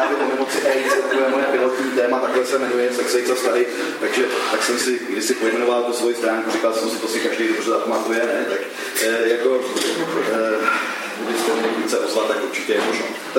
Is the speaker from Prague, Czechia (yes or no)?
yes; Prague, Czechia; Jinak jsem z Prahy, jsem z pražského KSK.